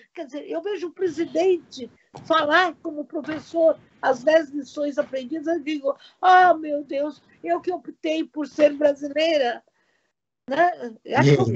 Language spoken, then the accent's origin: Portuguese; Portugal; E quando eu vejo, eu sou portuguesa